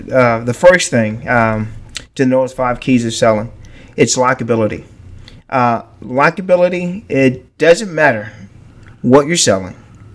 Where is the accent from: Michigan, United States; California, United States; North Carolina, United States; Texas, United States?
Texas, United States; Beaumont; Well, for the first part, born and raised in Beaumont. I think Beaumont can be a great place.